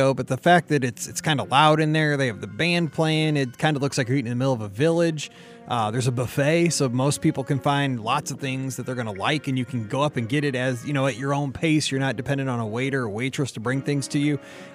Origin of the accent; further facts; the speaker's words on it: Missouri, United States; I mean, I'm from Missouri, fries. Who knows? Yeah, I think that's how we say it.